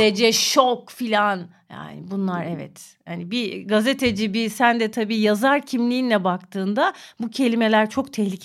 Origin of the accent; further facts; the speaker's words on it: Mersin, Turkey; accent: Çukurova; ben Çukurova kızıyım. Benim dedem Antakyalı, babam Adanalı, annem Tarsuslu, ben Mersin'de doğdum büyüdüm. Nilay'cığım biz E'leri açık söyleriz. Benzer deriz, benzin deriz.